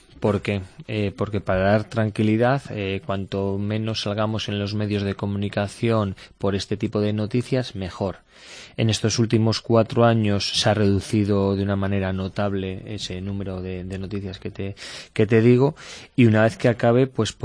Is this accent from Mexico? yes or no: no; Castro Urdiales, Cantabria, Spain; Yo siempre me he sentido cántabro, a todos los sitios donde voy digo que soy de Castro Urdiales, Cantabria